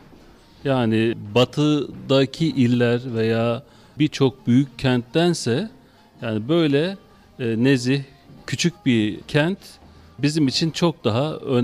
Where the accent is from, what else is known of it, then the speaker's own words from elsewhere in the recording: Islahiye, Gaziantep, Turkey; now in Silifke, Turkey; matematik öğretmeniyim. Aslen Gaziantep İslahiye. 18 yıldan beri Silifke'deyim.